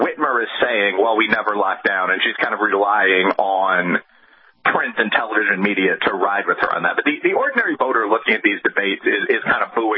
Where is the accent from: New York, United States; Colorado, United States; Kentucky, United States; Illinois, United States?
Illinois, United States; Chicago; I mean, I'm from Chicago.